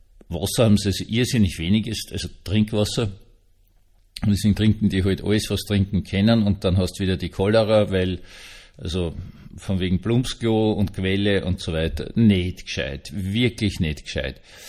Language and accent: German; Austria; Und wenn du so als Österreicher oder wahrscheinlich auch Deutscher, Schweizer, Niederländer, was auch immer sie sind